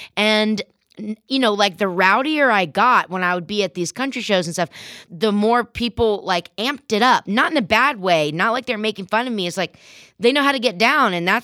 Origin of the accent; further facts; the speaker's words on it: Ohio, United States; also born or lived in New York City; You know, I grew up in Ohio and then in New York City.